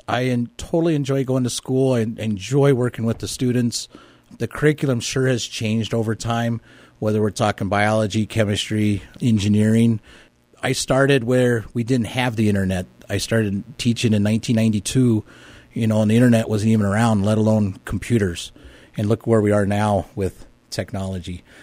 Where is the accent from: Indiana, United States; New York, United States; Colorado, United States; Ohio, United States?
Colorado, United States; Sterling; also born or lived in Boulder; No, I'm actually originally from Colorado. I was born in Boulder. I grew up in Sterling, Colorado, which is on the northeastern plains.